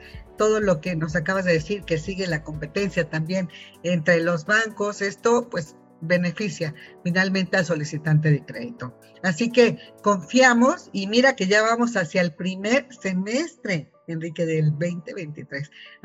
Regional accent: Mexico; muchos de los que están estimando y que somos mexicanos y que apreciamos el tener un patrimonio

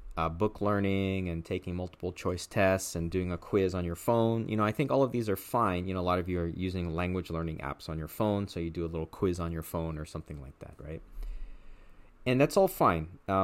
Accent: California, United States; And I'm currently based in, well, where I grew up in the Los Angeles area. Now I'm in Orange County, but I'm right on the border with LA.

